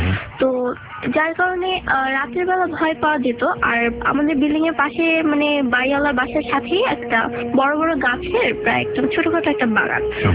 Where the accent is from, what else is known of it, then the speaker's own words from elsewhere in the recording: Dhaka, Dhaka Division, Bangladesh; born there; আমার জন্ম ঢাকাতেই, তো আমার এলাকাটাই ফার্ম গেটের বসুন্ধরার আশেপাশে, মানে আউলটেম এখানেই থাকা হয়।